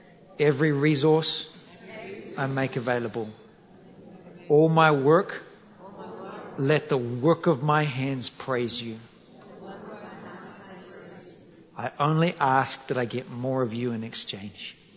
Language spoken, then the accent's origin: English; Feilding, Manawatū-Whanganui, New Zealand; I come from Fielding, New Zealand. What good could come out of Fielding?